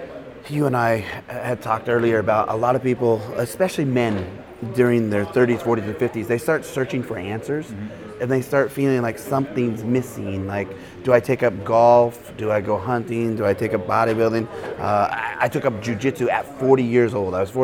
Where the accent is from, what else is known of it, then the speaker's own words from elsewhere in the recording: Montana, United States; also born or lived in Boise, Idaho / Alaska; So I'm from Boise, Idaho, originally Montana, via Alaska, so all big country, right?